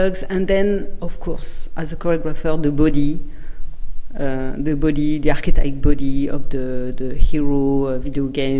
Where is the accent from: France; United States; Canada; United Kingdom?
France; accent: French; My French accent.